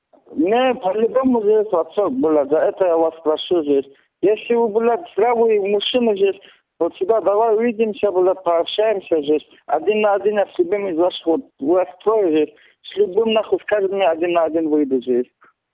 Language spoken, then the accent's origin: Russian; Khasavyurt, Dagestan, Russia; С Хасавюрта я.